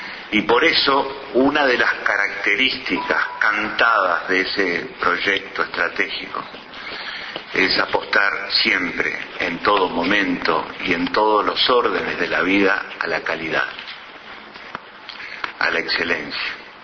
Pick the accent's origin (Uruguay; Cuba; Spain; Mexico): Uruguay; Y yo como uruguayo estoy contento